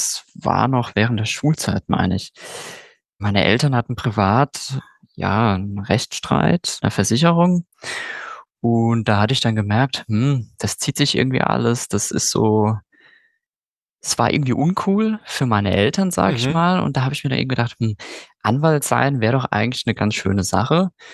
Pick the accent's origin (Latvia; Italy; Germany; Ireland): Germany; Wiesbaden, Hesse; born there; ich komme tatsächlich, ja, ursprünglich aus Hessen. Ich bin in Wiesbaden geboren, komme aber, mein Studium sogar noch ganz in der Nähe von Mainz verbracht, also in Rheinhessen.